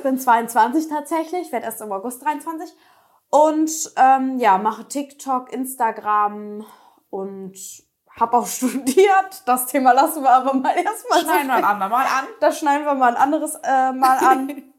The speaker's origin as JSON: {"language": "German", "town": "Cologne", "region": "North Rhine-Westphalia", "country": "Germany", "said": "Wir sind aus Köln, ja. Für die, die es nicht wissen."}